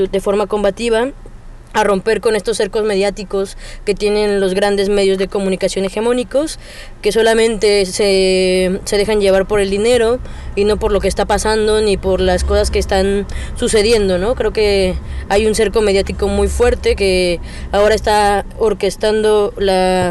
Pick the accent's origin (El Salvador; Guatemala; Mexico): Mexico; Ciudad Nezahualcóyotl, State of Mexico; Yo soy de Ciudad Nezahualcóyotl, es un barrio periférico muy cercano a la Ciudad de México, que está entre varios espacios del Estado de México